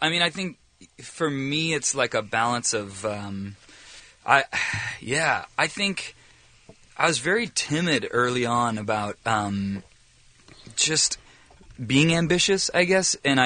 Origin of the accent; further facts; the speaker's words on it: Anaheim, California, United States; he grew up in Tustin. I grew up in Anaheim.